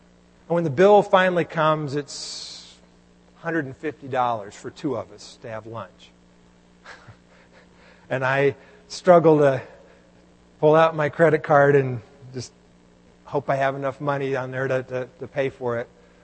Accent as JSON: {"language": "English", "region": "Texas", "country": "United States", "tie": "born or raised there", "said": "Growing up in Texas, We hardly tipped. This has probably changed. It's been a while since I lived back in Texas"}